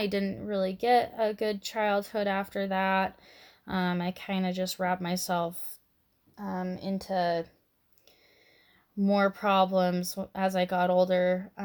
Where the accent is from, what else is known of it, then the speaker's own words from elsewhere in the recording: Draper, Utah, United States; I grew up in Utah, in Draper for the most part.